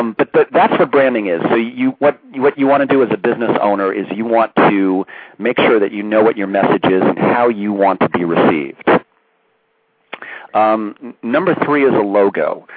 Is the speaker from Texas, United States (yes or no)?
no; New York, United States; I'm from New York, so I called it a pizza parlor.